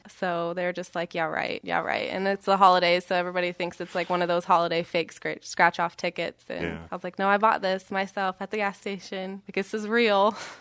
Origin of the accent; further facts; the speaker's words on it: Iowa, United States; So I'm from Western Iowa, and we were leaving my mom's for Christmas, and we were driving back to Des Moines.